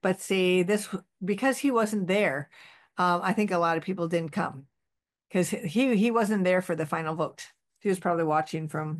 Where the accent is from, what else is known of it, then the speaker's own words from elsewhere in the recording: United States; But as an American, I kind of think, we should take back the canal.